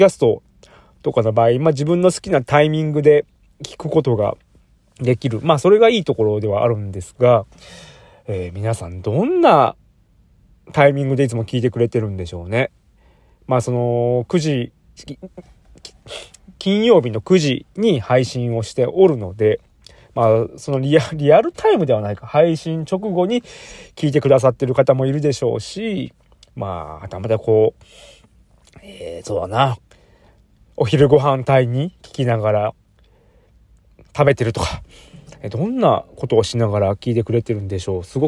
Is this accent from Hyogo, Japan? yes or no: yes; Kobe, Hyogo, Japan; also born or lived in Chiba; 千葉に住んでた時に、帰省で、うちの実家の神戸行く